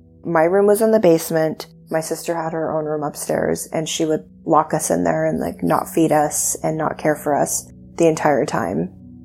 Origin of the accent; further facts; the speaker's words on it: Montana, United States; born there; I was born in Montana. She was very young.